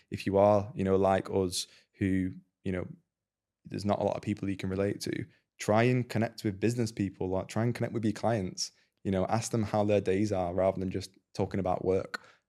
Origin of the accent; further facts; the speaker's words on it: Preston, North West England, United Kingdom; like we're two kids from Preston who come from nothing, you know?